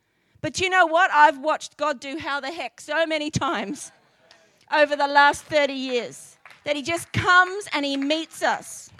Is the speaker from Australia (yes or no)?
yes; Australia; It's part of being Australian, the need to take the mick out of people.